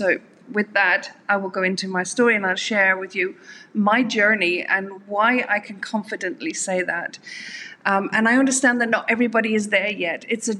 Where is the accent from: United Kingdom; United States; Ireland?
Ireland; now in South Africa; So originally, I'm from Ireland. Originally, I spent most of my adult life in South Africa, but originally from Ireland.